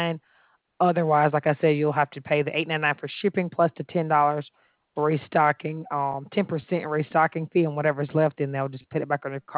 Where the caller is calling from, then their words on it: Alabama, United States; I'm in Alabama.